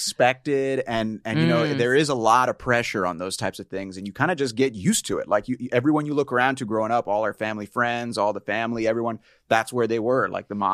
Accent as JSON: {"language": "English", "town": "Tampa", "region": "Florida", "country": "United States", "tie": "born or raised there", "said": "Okay, so I grew up in Tampa, good old Tampa, Florida."}